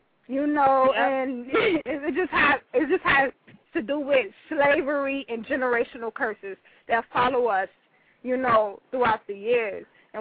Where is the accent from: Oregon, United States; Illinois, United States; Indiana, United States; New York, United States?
New York, United States; Harlem; even I know growing up in Harlem